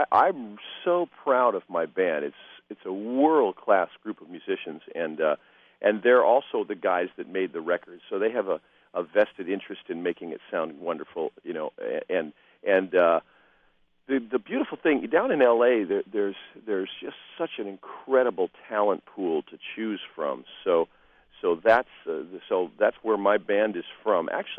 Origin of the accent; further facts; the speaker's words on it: Fort Wayne, Indiana, United States; I really enjoyed making a record out of my hometown.